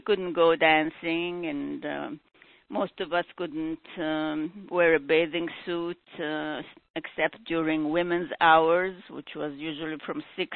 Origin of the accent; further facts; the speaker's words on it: Egypt; now in United States; I wanted to write about growing up in Egypt